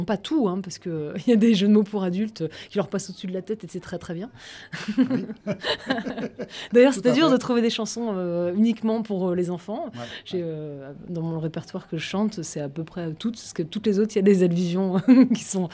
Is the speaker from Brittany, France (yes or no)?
no; Crépy-en-Valois, Hauts-de-France, France; moi je suis originaire de Crépy et puis j'avais appris, j'ai fait de la musique classique étant enfant